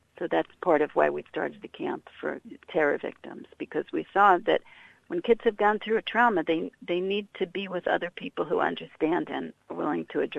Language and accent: English; Long Island, New York, United States; I was born on Long Island. I grew up in New York on Long Island. I went to university in New York.